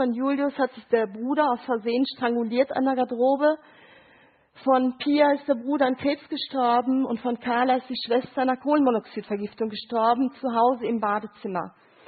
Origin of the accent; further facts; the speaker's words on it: Gelsenkirchen, North Rhine-Westphalia, Germany; ich komme aus Gelsenkirchen